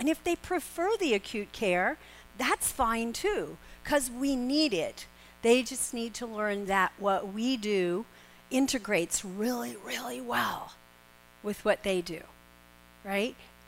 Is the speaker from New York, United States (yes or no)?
yes; New York City, New York, United States; My goodness, New York City, woohoo. Where else? That's my hometown.